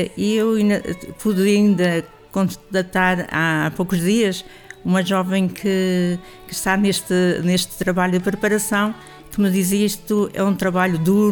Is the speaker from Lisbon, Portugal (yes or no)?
no; Cardeles, Viana do Castelo, Portugal; sou natural de Cardeles, concelho e distrito de Viana do Castelo.